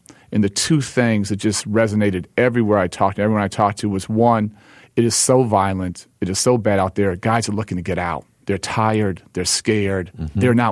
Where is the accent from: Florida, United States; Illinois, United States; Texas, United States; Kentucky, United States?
Illinois, United States; Chicago; so many people helped me growing up in Chicago